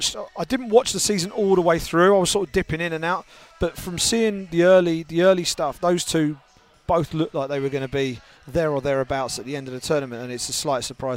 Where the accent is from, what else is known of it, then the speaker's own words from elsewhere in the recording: United Kingdom; I have to say, as a Brit